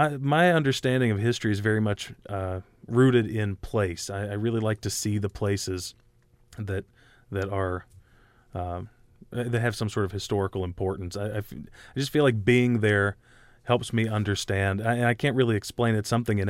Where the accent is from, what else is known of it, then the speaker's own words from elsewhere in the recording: West Virginia, United States; I'm not a native of the state of Illinois. I grew up in West Virginia, which is a state that was born out of the Civil War.